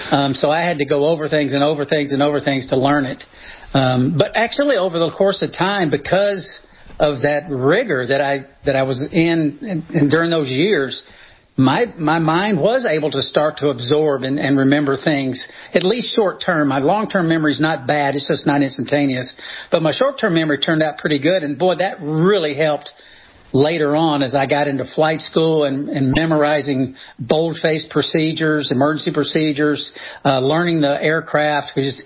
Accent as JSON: {"language": "English", "region": "Tennessee", "country": "United States", "tie": "born or raised there", "said": "Because, like I said, growing up in the Tennessee, in the volunteer state, you know, we had Tennessee history in seventh grade."}